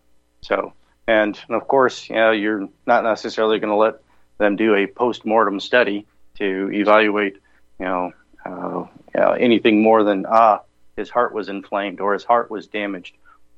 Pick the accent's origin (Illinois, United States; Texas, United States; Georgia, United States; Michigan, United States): Michigan, United States; I grew up in Michigan.